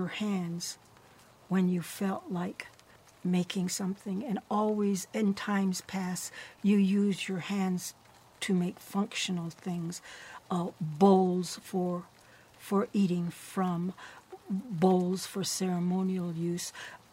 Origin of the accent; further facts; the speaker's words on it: Santa Clara Pueblo, New Mexico, United States; I'm from Santa Clara Pueblo.